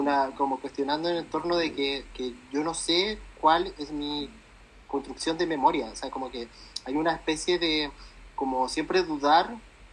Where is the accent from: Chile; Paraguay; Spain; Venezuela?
Chile; Patagonia; now in France; vengo de la Patagonia, porque, digamos, vivo en Francia ahora y como que he vivido muchos lugares también, he recorrido mucho Chile también